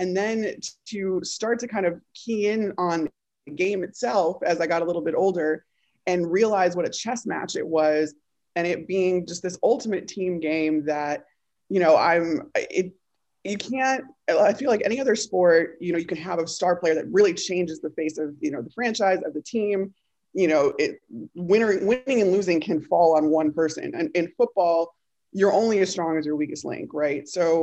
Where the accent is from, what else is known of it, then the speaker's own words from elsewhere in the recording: Chicago, Illinois, United States; I grew up in Chicago. We had two baseball teams, you know, to choose from.